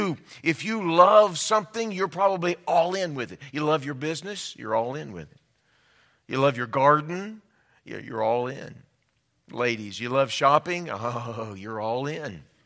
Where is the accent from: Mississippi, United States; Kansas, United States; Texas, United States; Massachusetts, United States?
Texas, United States; We grew up in Texas, all right? Can we just go ahead and get that established?